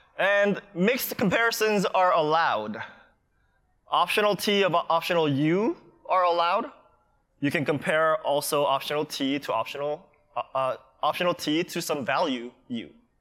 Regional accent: Canada; that's in kilometers per hour because I'm Canadian.

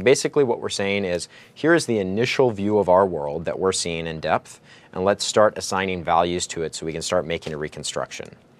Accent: Texas, United States; I'm a Texan, so I understand.

